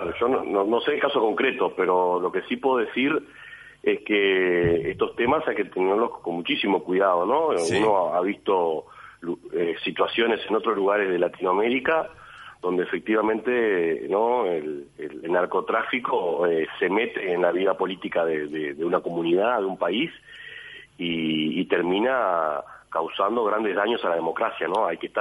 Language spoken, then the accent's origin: Spanish; Bella Unión, Artigas, Uruguay; born there; yo soy nacido en Bella Unión.